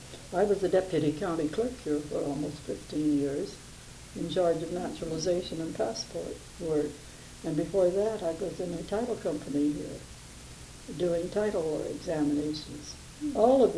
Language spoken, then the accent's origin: English; California, United States; born there; Yes, I was born in California. We are the first generation, however, born of English parents.